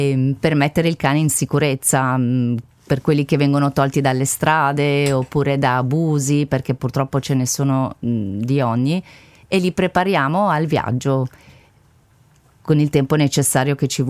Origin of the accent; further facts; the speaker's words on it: Lebanon; now in Italy; Perché il Libano è il mio paese di origine